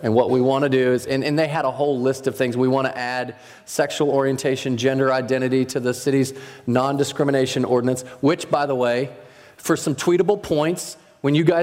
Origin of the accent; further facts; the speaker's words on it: Charlotte, North Carolina, United States; Jason and I, we are from Charlotte.